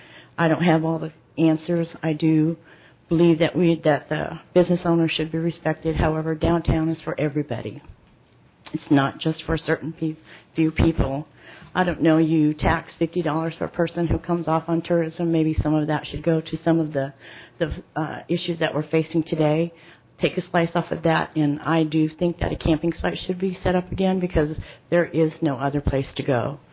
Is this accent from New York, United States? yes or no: no; Juneau, Alaska, United States; And being born and raised in Juneau and see all the changes throughout the 50s and 60s and to today, it has gotten worse.